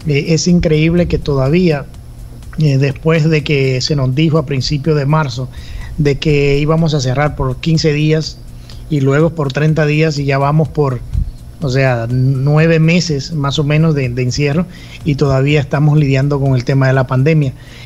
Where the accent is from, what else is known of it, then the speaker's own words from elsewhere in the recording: Dominican Republic; nos trasladamos al Caribe, a la isla de República Dominicana, mi país de origen, el cual extraño bastante